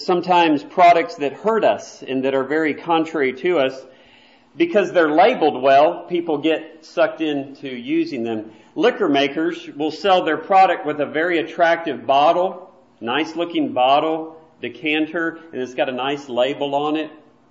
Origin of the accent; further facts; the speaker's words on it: Texas, United States; And being born and raised in Texas, that was pretty cool to see a cowboy out riding on a horse.